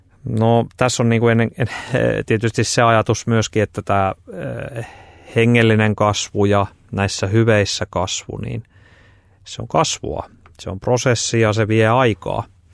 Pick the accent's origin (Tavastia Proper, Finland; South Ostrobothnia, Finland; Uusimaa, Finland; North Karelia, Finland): South Ostrobothnia, Finland; Lappajärvi; Että mä oon tosiaan Lappajärveltä kotoisin. Se on pieni paikkakunta, asuu nykyään reilusti alle 4000 ihmistä siellä.